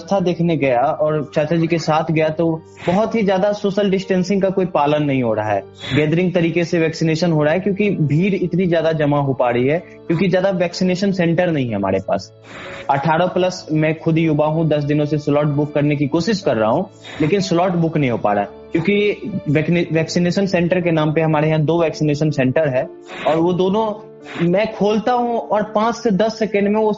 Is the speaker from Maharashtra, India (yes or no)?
no; Bihar, India; और मेरा घर समस्तीपुर जिले में है।